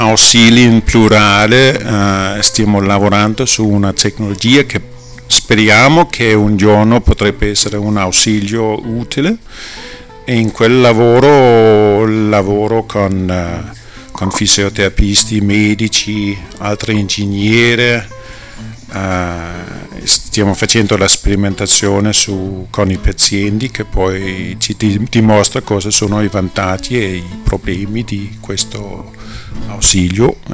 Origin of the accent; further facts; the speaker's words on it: Denmark; Italian is a second language; now in Italy; Ma io sono danese e da diversi anni ho fatto ricerca.